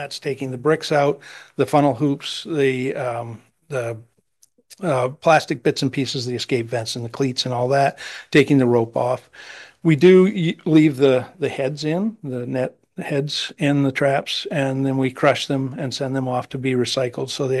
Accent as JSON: {"language": "English", "town": "Matinicus Island", "region": "Maine", "country": "United States", "tie": "born or raised there", "also_born_or_lived": "Newcastle, Maine", "said": "I'm the founder of Oceanswide. I come from Newcastle, Maine. I grew up on Matinicus Island"}